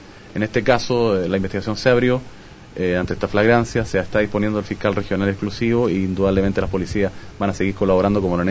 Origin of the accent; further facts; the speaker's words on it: Chile; Como chilenos, nosotros hemos dicho